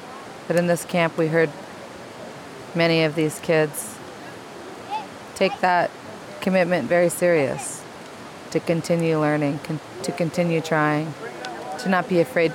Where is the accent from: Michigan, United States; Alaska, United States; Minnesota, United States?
Alaska, United States; Hoonah; I'm a Tlingit language teacher. I come from Huna.